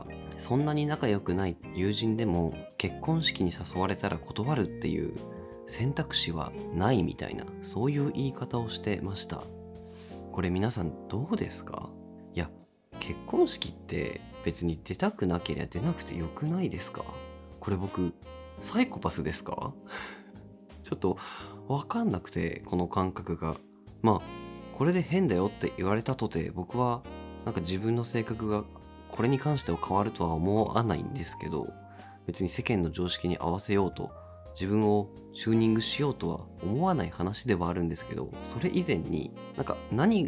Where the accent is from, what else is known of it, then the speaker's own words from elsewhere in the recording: Hokkaido, Japan; now in Tokyo, Japan; 僕は北海道出身で